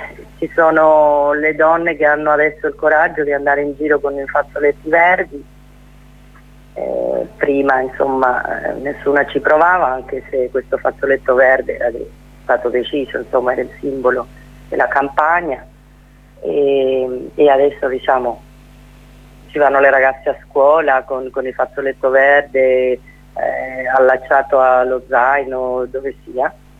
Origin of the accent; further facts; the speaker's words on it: Argentina; io sono argentina, ma è da solo 3 anni che vivo qua, perché sono tornata dopo 32 anni a Roma